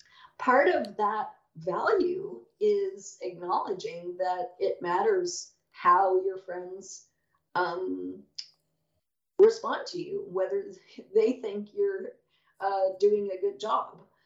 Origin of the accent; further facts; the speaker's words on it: Canada; I think it's because I'm Canadian.